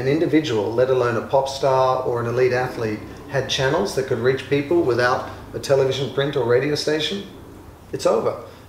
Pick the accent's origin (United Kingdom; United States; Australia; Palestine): Australia; For example, I'm an Australian. And I grew up in the water, I'm a surfer